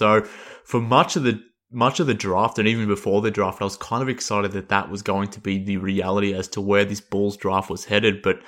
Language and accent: English; Australia; based on my voice and my accent, that I'm based in Australia.